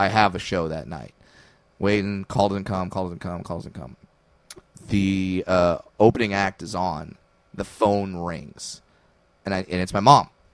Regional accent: California, United States; and I'm from Orange County. I was in the audience

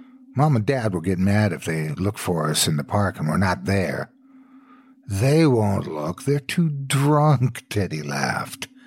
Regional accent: Woodbury, Minnesota, United States; I'm from Woodbury, Minnesota, as is my entire extended family.

